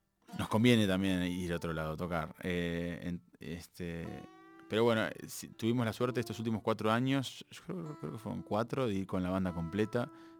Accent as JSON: {"language": "Spanish", "country": "Uruguay", "moved": "yes", "said": "tanto Beto como yo somos uruguayos y tenemos la facilidad de contar con familia y amigos y casa allá"}